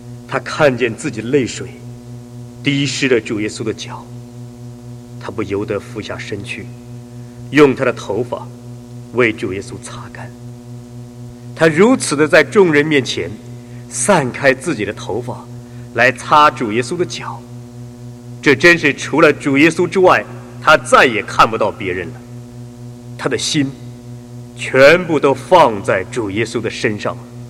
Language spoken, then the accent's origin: Chinese; China; 我们中国人也说人心隔肚皮，或说知人知面不知心